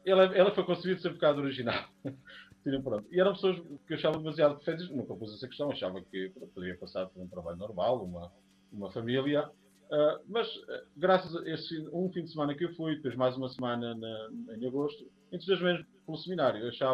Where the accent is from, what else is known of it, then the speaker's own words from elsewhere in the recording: Guimarães, Braga, Portugal; A minha história começa no Norte, sou de Guimarães, sou do Norte